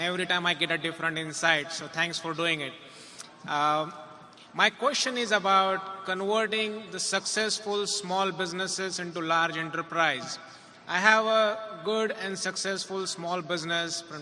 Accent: Fort Lauderdale, Florida, United States; I am from Fort Lauderdale, Florida.

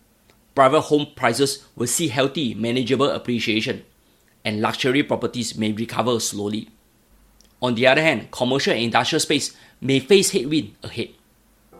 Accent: Singapore; As what PM Wong has said, we are all Singaporean. Let's work together for a better Singapore as a nation.

